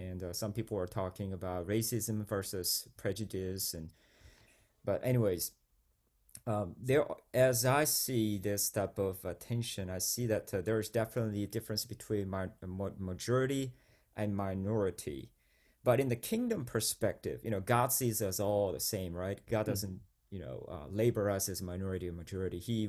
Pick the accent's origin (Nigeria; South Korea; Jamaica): South Korea; English is a second language; now in United States; Well, in my home country, of course, I'm majority, especially the Korea, my home country.